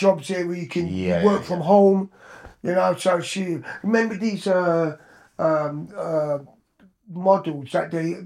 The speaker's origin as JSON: {"language": "English", "town": "Croydon", "region": "London", "country": "United Kingdom", "tie": "born or raised there", "said": "Croydon. Cause I was born in Croydon Hospital, innit?"}